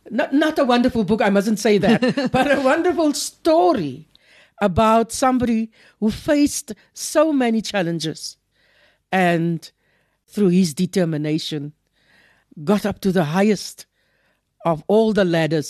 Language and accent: English; South Africa; first language Afrikaans; English is a second language; Yes, reading in Afrikaans was the freedom that I got. Afrikaans is my mother tongue. It sits in my body.